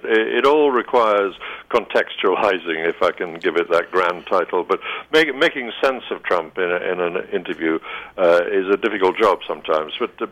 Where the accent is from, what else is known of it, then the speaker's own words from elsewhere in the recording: United Kingdom; now in United States; as originally a British journalist covering the world, though now I'm a naturalized U.S. citizen